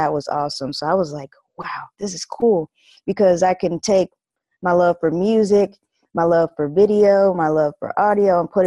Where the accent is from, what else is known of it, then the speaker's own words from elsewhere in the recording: Connecticut, United States; now in Houston, United States; Well, I am located in Houston, Texas. I'm originally from the East Coast in Connecticut